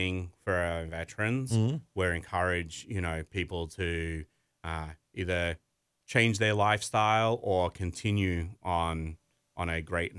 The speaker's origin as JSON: {"language": "English", "country": "Australia", "moved": "as an adult", "lives_now": "Long Island, United States", "said": "I come from Australia and I had a swimming background. And at age 11, I got involved in the sport of triathlon. And I left Australia, I think, in maybe 2018 or 2019."}